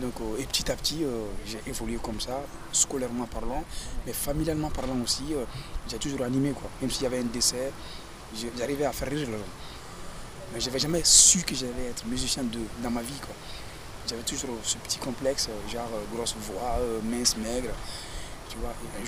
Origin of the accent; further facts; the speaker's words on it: Mali; born there; also born or lived in Bamako; je suis musicien-chanteur griot. Je suis né au Mali, je suis malien, j'ai fait des études à Bamako, qui est la capitale du Mali.